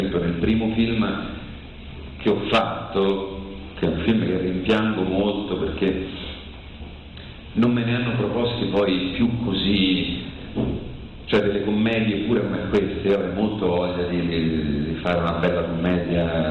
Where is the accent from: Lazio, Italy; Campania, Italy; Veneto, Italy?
Lazio, Italy; Rome; essendo nato e cresciuto a Roma, essendo metà pugliese, metà siciliano, parlando bene tutti i dialetti del nord